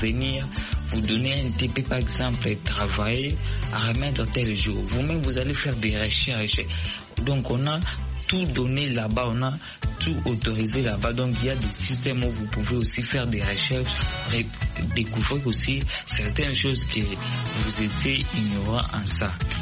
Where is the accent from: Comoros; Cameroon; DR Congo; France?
DR Congo; Mais comme est le cas chez nous en Afrique, parce qu'en RDC, vous verrez certains professeurs qui sont corrompus par les étudiants